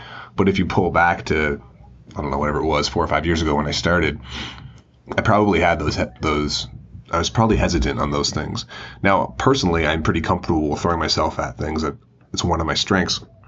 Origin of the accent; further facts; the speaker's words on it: Bath, South West England, United Kingdom; born there; also born or lived in Halifax; I was born in Bath, England, so I was in England for a while, and in Halifax, and, you know, various places.